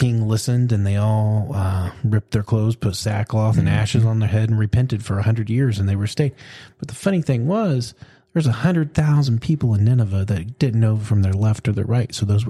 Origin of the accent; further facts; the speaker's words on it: United States; I'm an American.